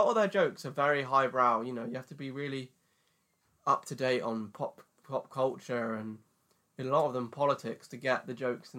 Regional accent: United Kingdom; Maybe it's because we're British, so we can relate more to them.

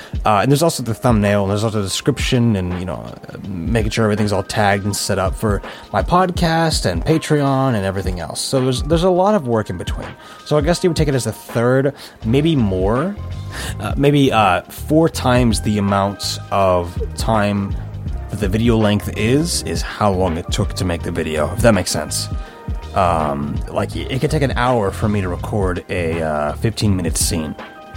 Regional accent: Scotland, United Kingdom; Great to hear you're a fellow Scot.

